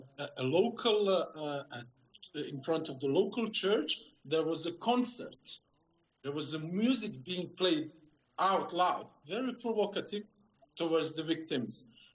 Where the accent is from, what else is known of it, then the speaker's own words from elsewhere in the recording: Bosnia & Herzegovina; In my hometown, the local Muslim population was demanding from the leaving Ottoman soldiers to leave guns and ammunition so that the local population could defend themselves.